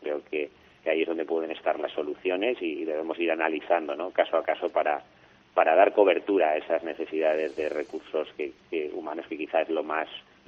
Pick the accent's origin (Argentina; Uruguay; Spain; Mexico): Spain; Castellón, Valencian Community; Yo soy de aquí, de Castellón